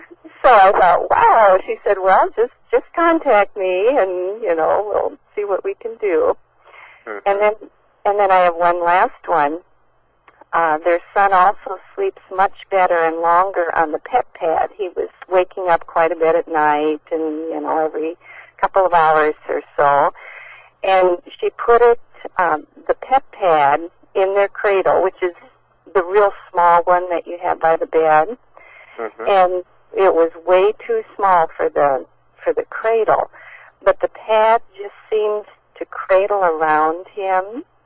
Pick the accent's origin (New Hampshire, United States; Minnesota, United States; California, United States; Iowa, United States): Iowa, United States; Dunkerton; I'm from Iowa, Dunkerton, Iowa